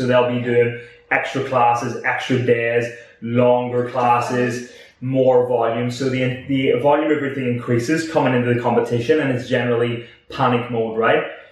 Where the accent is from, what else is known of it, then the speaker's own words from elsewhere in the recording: Northern Ireland, United Kingdom; even though I'm from Northern Ireland, I had no background in it.